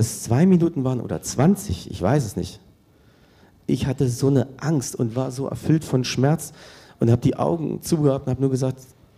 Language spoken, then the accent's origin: German; Berlin, Germany; Viele von unseren Bekannten haben das weiter verteilt nach Amerika, in meine Heimat nach Berlin, nach Salzgitter